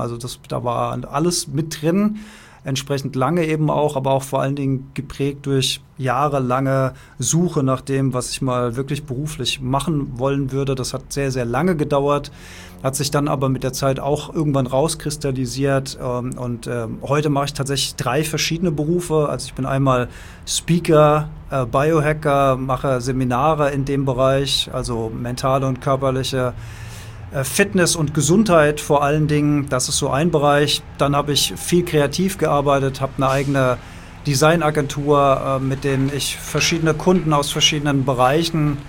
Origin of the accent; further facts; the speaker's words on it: Germany; born there; Ich bin in Deutschland geboren, irgendwie auch mit diesen westlichen Werten, religiös geprägte Werte, kulturelle Werte, wie wir sie halt hier in unserem Land so haben.